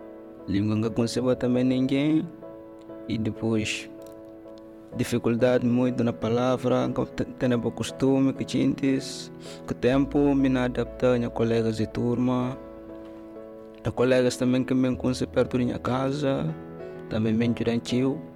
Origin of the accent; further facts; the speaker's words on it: Guinea-Bissau; Portuguese is a second language; now in Portugal; vim de Guiné-Bissau.